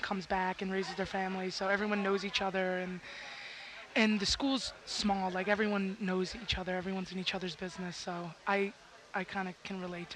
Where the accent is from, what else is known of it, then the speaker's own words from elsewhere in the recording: New Jersey, United States; I'm from New Jersey.